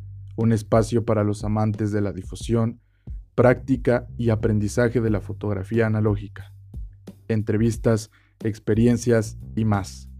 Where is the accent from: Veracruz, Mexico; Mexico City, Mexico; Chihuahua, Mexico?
Mexico City, Mexico; Y no solamente de México, que es mi ciudad natal